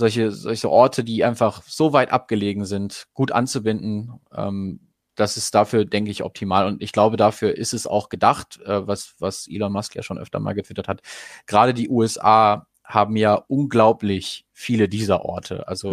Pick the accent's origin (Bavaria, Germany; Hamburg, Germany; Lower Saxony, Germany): Lower Saxony, Germany; Goslar; Ich komme ja ursprünglich aus Goslar